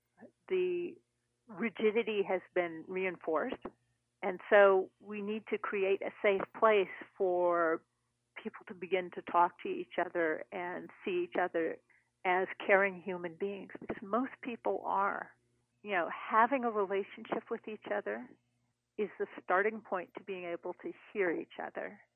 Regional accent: Berkeley, California, United States; born there; And I was born in Berkeley, California.

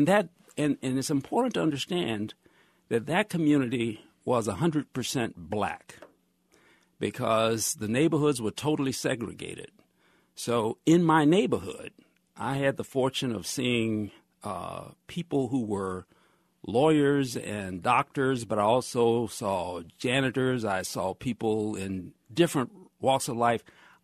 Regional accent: Birmingham, Alabama, United States; When I was growing up in Birmingham, from my grandparents' home to my home was about 1 mile on one street, along one street called Center Street in what we call Titusville area of Birmingham.

